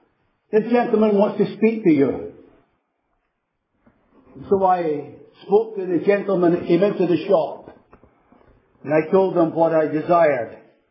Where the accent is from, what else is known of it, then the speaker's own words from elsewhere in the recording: Lochore, Scotland, United Kingdom; He's older than me, of course, but we grew up in Lochore together.